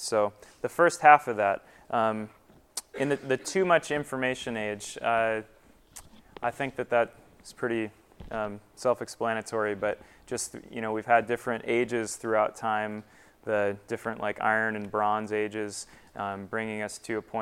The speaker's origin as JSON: {"language": "English", "region": "Hawaii", "country": "United States", "said": "I am from Hawaii"}